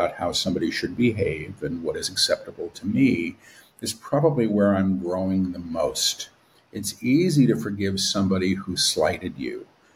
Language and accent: English; New York City, New York, United States; I was raised an atheist. You know, that's how I was raised in New York City.